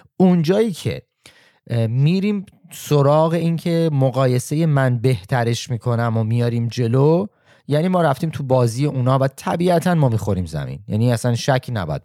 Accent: Iran; moved away; من چون واقعا زیاد ایران و الان حدود 7-8 سال ایران نیستم

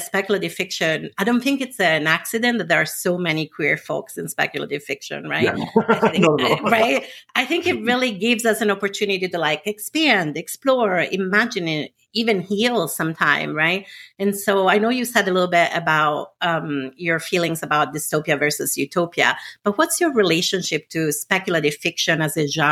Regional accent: Italy; English is a second language; now in United States; where I'm located now, the US, my home country of Italy

